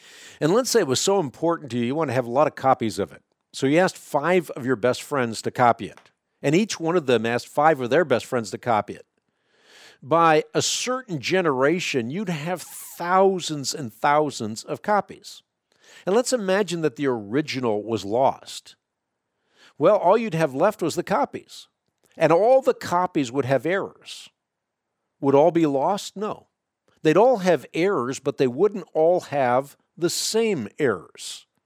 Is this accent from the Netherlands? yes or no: yes; Netherlands; born there; English is a second language; I was born in Holland, so I'm a Dutchman, so was he.